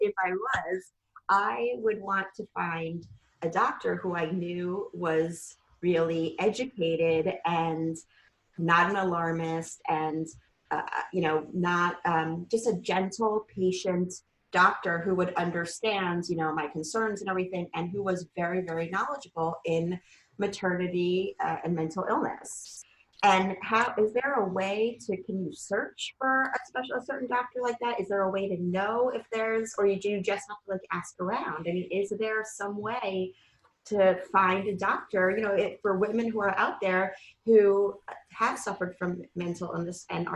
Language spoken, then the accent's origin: English; New York City, New York, United States; now in New Jersey, United States; We're from New York City.